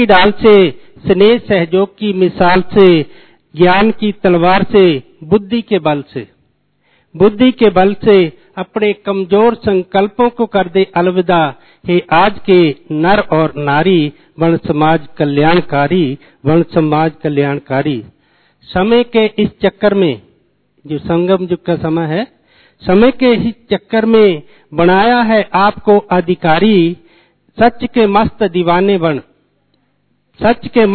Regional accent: Punjab, India; basically मैं पंजाब से हूं

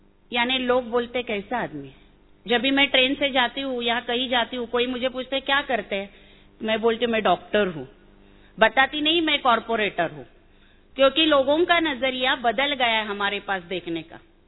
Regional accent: Mumbai, Maharashtra, India; Hindi is a second language; मेरी हिंदी थोड़ी अच्छी नहीं है, मैं मुंबई के साइड से हूँ

